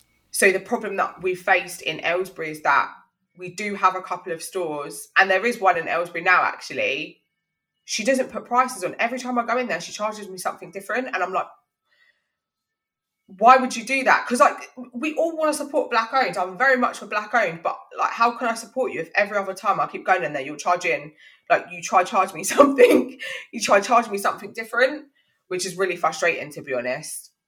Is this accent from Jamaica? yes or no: yes; Jamaica; I mean, I'm Jamaican.